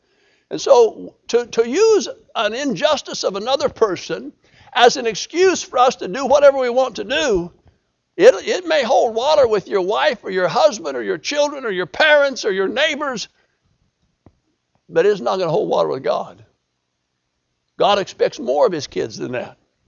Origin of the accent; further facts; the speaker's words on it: Colorado, United States; You know, when I was a kid, I was raised in Colorado. We had a lot of cottonwood trees.